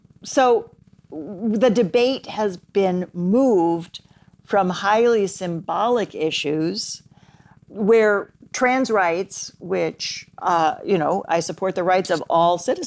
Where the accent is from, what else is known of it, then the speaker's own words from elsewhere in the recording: Tulsa, Oklahoma, United States; starting with my home state in Tulsa.